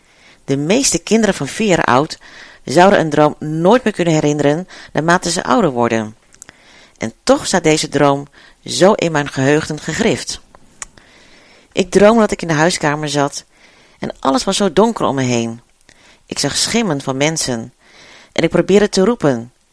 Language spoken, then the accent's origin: Dutch; Netherlands; born there; leg maar eens aan kinderen uit dat je gewoon in Nederland geboren bent.